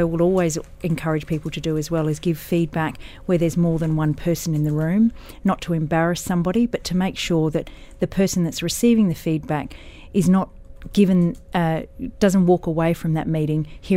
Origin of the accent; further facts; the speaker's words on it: Australia; being Australian